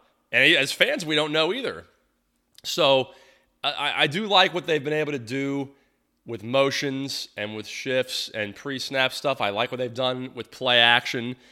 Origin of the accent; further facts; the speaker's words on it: Tampa, Florida, United States; for a kid growing up in Tampa where it was never really felt big time here, finally felt big time, and that was cool.